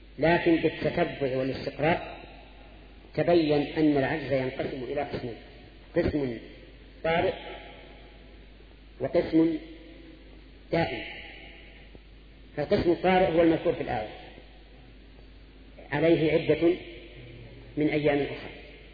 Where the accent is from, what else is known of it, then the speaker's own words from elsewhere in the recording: Al-Qassim, Saudi Arabia; خمس الصاع الحال عندنا في القصيم